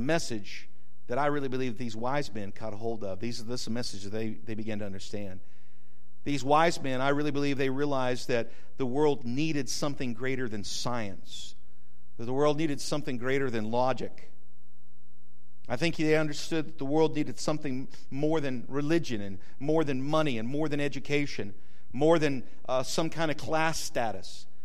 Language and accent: English; New Mexico, United States; born there; I was born in New Mexico. Anybody else born west of the Mississippi?